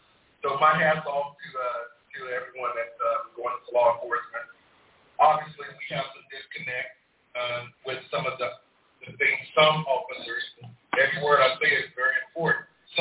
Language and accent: English; Waco, Texas, United States; moved away as an adult; I'm from Waco. I grew up in Waco, Texas. I left back in 1992, long time ago, to join Air Force